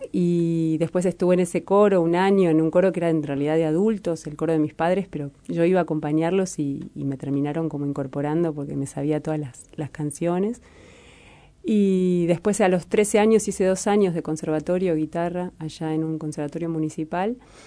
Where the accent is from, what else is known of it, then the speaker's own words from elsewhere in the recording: Argentina; moved away as an adult; now in Uruguay; yo soy argentina, nacida en Argentina, y hace 20 años que vivo en Uruguay. Y toda mi primera infancia y adolescencia la pasé en Argentina, digamos. Uh-huh. Hasta los 23 años viví ahí.